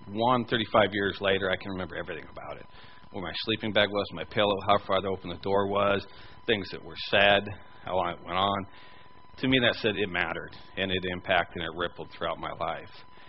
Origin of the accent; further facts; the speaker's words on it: Juneau, Alaska, United States; You know, for my story, growing up in Alaska, I mean, it was mountains, the town of Juneau, the ocean. And 30 miles of road end to end, you couldn't drive out of town.